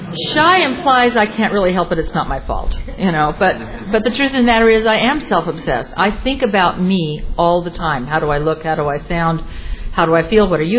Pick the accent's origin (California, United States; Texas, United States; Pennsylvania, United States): California, United States; Newport Beach; I grew up in Newport Beach and I was drinking at beach parties